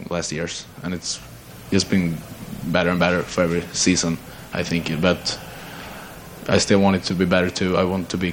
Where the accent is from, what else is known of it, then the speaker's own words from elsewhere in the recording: Stockholm, Stockholm County, Sweden; English is a second language; I grew up in Stockholm. It's where I live and where I always live.